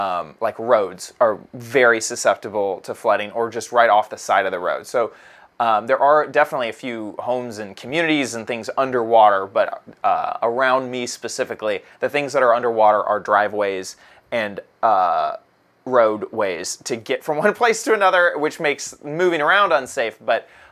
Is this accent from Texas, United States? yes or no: yes; Texas, United States; Growing up in Texas, you know, we have tornadoes.